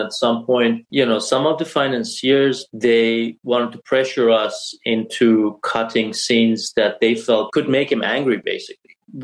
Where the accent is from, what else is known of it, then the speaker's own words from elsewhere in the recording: Iran; because I come from Iran, and the bully mentality rules in Iran.